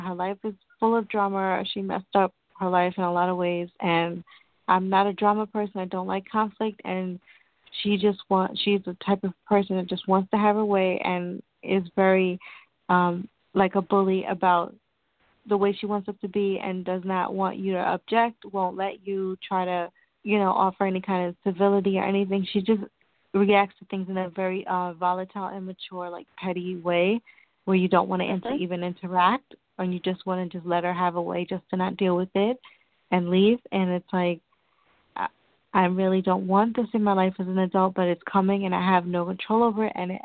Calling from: New York, United States; Hello, you guys are talking to … I'm calling from New York.

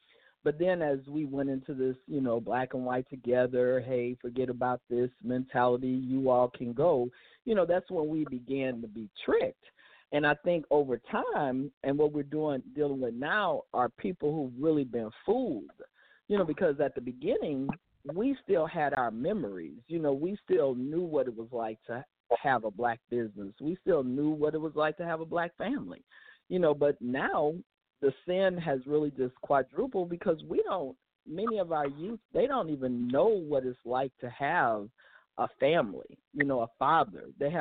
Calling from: Houston, Texas, United States; I'm calling from Houston.

